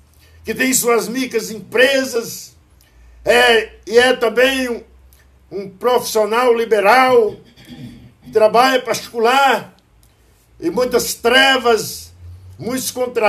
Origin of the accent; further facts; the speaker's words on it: Bahia, Brazil; born there; da Bahia, onde nasci dentro de uma mata. Minha mãe índia estava em Covarane Roça, lá eu nasci, debaixo de uma árvore.